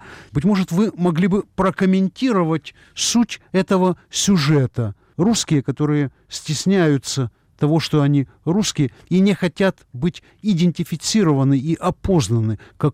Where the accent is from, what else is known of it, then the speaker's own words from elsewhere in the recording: Kyiv, Ukraine; я киевлянин.